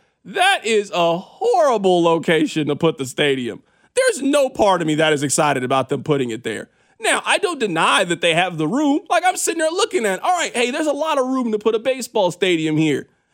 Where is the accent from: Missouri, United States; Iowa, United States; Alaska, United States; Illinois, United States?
Missouri, United States; Born and raised in Missouri.